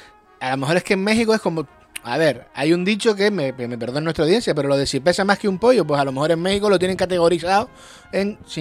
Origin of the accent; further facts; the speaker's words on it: Canary Islands, Spain; Yo soy canario, cuidado ahí. Soy canario. Y después también lo que tú quieras. Pero yo soy canario. Y negro.